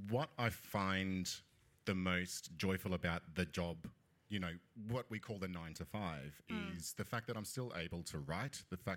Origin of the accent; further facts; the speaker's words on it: Western Australia, Australia; now in Melbourne, Australia; I come from the Bardijawi people, which is the very northwest coast of Western Australia, up near the Nyulnyulan family of languages and tribes, but I've lived in Narum, Melbourne, for over a decade now on beautiful Wurundjeri Woiwurrung country.